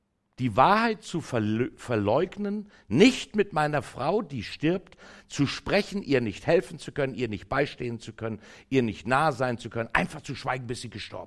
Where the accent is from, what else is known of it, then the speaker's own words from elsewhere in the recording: Gütersloh, North Rhine-Westphalia, Germany; born there; ich komme aus Ostpreußen, das heißt, ich bin hier geboren in Gütersloh, aber meine Eltern, die ganze Sippe, kommt aus Ostpreußen.